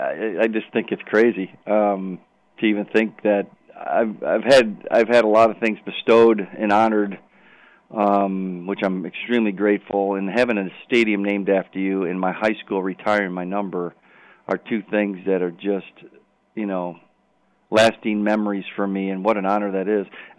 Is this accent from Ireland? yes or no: no; Aurora, Illinois, United States; And then Aurora University, right here in my hometown, ironically just reached out to me, just out of the blue.